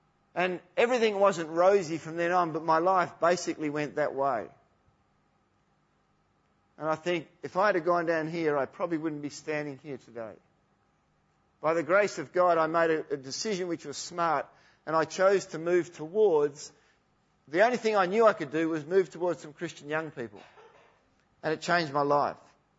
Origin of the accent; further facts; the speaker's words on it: Harvey, Western Australia, Australia; I came from Harvey to boarding school for a couple of years